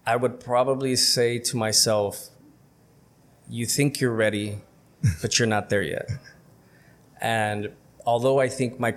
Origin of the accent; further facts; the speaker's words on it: El Centro, California, United States; also born or lived in Los Angeles; so I'm from El Centro, born in LA, but raised here in El Centro, a product of the community.